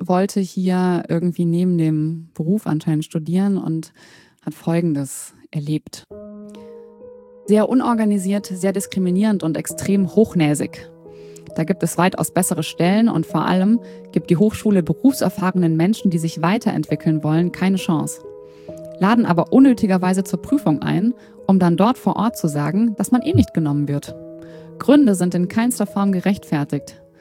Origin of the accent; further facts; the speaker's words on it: Darmstadt, Hesse, Germany; born there; Ich bin gebürtiger Darmstädter und Frankfurt ist praktisch schon immer meine absolute Lieblingsstadt in Hessen, gefolgt von Wiesbaden und Marburg.